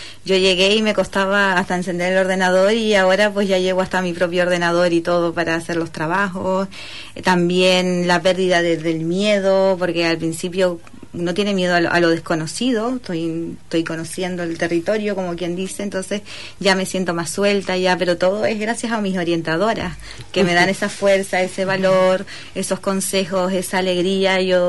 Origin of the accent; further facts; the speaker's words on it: Canary Islands, Spain; porque yo vengo de las Islas Canarias y no sabía dónde ir, dónde moverme.